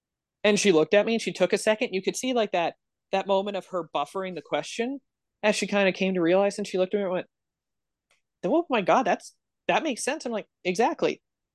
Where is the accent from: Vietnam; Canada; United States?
Canada; I'm glad that I'm Canadian and that we've been so progressive for so long